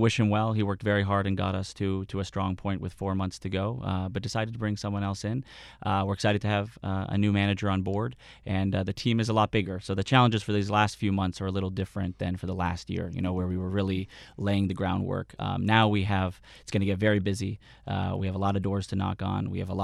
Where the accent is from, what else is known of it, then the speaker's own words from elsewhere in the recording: Ohio, United States; And growing up in Ohio in a small town on our one block, we had the whole political spectrum on our block